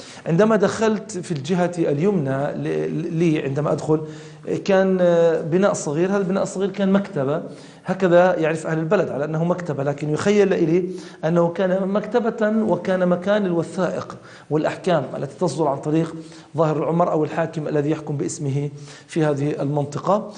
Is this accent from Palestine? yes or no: yes; Palestine; علينا كفلسطينيين أن نحفظ روايتنا التاريخية، علينا كفلسطينيين أن نحفظ تاريخنا